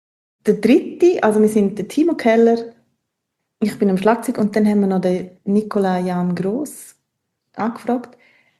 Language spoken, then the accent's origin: German; Graubünden, Switzerland; Ich bin in Engadin aufgewachsen und habe dann hier im Unterland studiert.